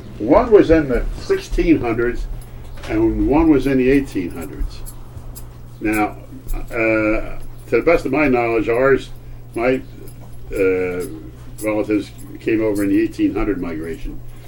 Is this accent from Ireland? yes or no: yes; Ireland; Graham is basically a Scots name, but we're from Ireland.